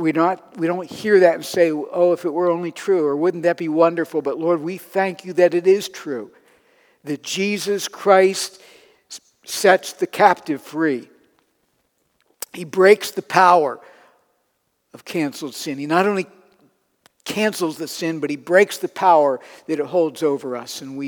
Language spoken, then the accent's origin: English; Wellsville, New York, United States; also born or lived in Lancaster, Pennsylvania; now in Raleigh, United States; But if you're asking me where I'm from, I would say I'm from a little town on the southern tier, western end of New York State called Wellsville, New York. That's where I grew up.